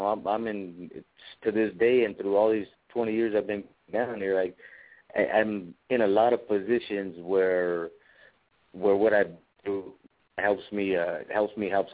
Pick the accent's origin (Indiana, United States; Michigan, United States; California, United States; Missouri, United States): California, United States; Bassett; Yeah. I grew up in Bassett, right there in the City of Industry.